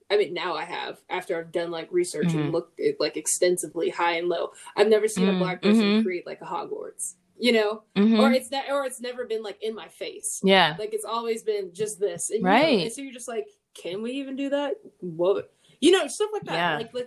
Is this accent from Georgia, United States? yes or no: yes; Atlanta, Georgia, United States; Like I remember growing up in Atlanta, you had